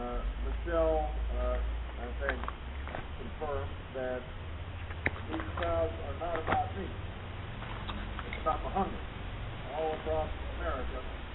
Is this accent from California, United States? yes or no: no; Illinois, United States; including Steve Tromlett and Pam Sutherland from my home state of Illinois.